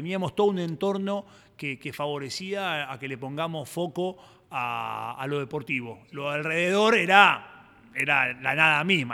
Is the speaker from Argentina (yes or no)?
yes; Argentina